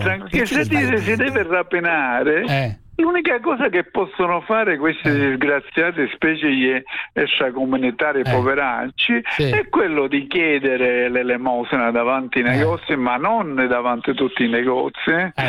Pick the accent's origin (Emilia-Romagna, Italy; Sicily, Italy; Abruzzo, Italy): Sicily, Italy; Palermo; Sono palermitano.